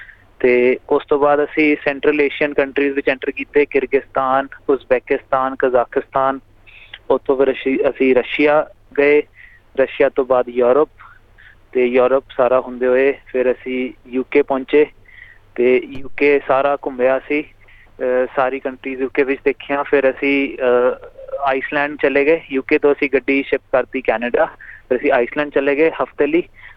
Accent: Chandigarh, India; ਅਸੀਂ ਚੰਡੀਗੜ੍ਹ ਰਹਿੰਦੇ ਹਾਂ, ਔਰ ਉੱਥੇ ਦਾ ਹੀ ਜੰਪਲ ਹੈ ਸਾਡਾ, ਔਰ ਉੱਥੇ ਹੀ ਕਾਰੋਬਾਰ ਹੈ ਸਾਡਾ, ਸਾਰੀ ਫੈਮਿਲੀ ਉੱਥੇ ਹੀ ਹੈ ਸਾਡੀ, ਉੱਥੇ ਹੀ ਰਹਿੰਦੇ ਹਾਂ।

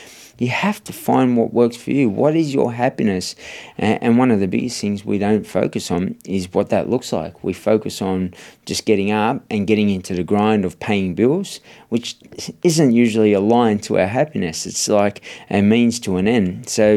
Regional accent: Sydney, New South Wales, Australia; I grew up in Redfern, in Sydney

